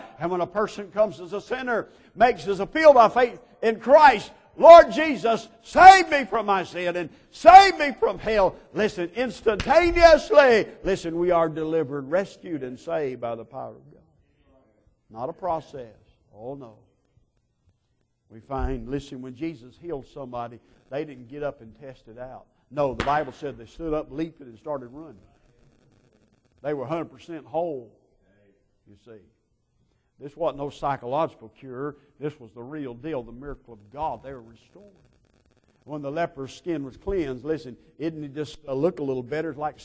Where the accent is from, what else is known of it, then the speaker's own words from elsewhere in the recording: Georgia, United States; My roommate was from Maine. After about a month, we learned to communicate. And I was from Georgia.